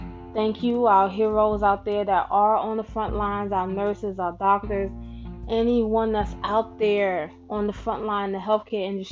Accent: New York City, New York, United States; also born or lived in Brooklyn / Queens; I'm from New York, New York City to be exact. Single female, 30 plus, girl, Black Hispanic mix. Mom's is from Brownsville. Dad is from Panama, but I grew up right here in Brooklyn and Queens.

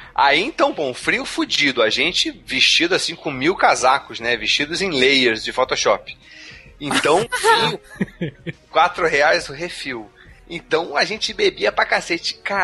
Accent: Petrópolis, Rio de Janeiro, Brazil; Na minha cidade natal, que também é do Afonso 3D, Petrópolis.

